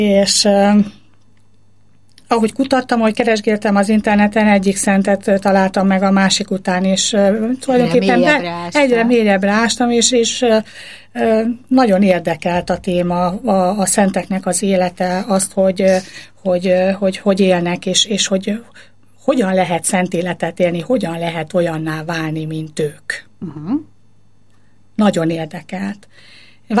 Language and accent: Hungarian; Borsod-Abaúj-Zemplén, Hungary; Vidéken nőttem fel, zempléni vagyok, egészen pontosan Tokaj hegyaljai. A szüleim nem voltak vallásosak, viszont a nagymamám igen